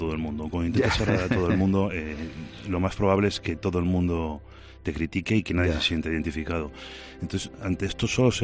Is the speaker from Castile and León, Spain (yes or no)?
yes; Valladolid, Castile and León, Spain; yo conozco a Pepe Jiménez Lozano como todo vallisoletano